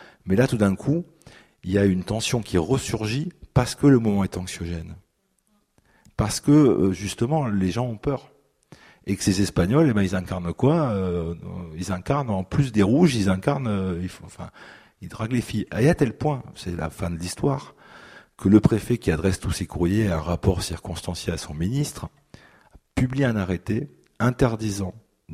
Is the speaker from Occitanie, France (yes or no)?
yes; Perpignan, Occitanie, France; Moi, je viens de Perpignan et quand j'étais petit, il y avait à mon école